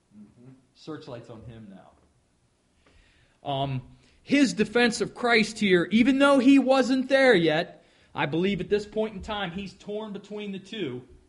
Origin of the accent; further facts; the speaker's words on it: Maryland, United States; Because I don't want anybody to know I'm from Maryland.